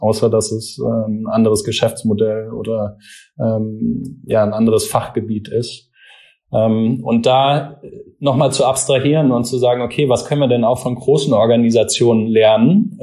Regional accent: Mannheim, Baden-Württemberg, Germany; born there; dass ich hier in der Region zu Hause bin. Ich bin gebürtiger Mannheimer und mich der Metropolregion sehr verbunden fühle.

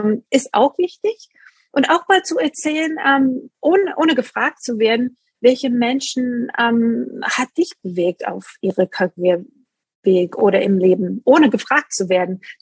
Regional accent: East Coast, United States; Ich komme aus der East Coast Girl

